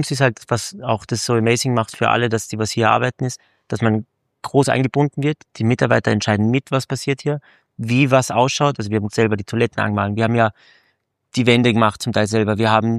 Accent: Carinthia, Austria; ich bin aus dem Land, bin von Kärnten

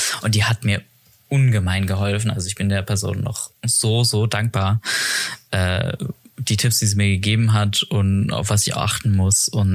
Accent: Strasbourg, Grand Est, France; ich komme aus Straßburg. Meine Mutter ist auch Deutsche. Also ich bin auch Deutsche. Aber ich bin halt in Frankreich aufgewachsen.

